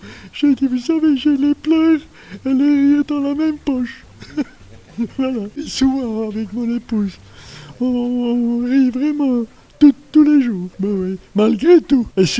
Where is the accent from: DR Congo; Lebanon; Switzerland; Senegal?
Switzerland; ce que j'ai moi-même en tant que Suisse imaginé lorsque j'aimerais inviter quelqu'un.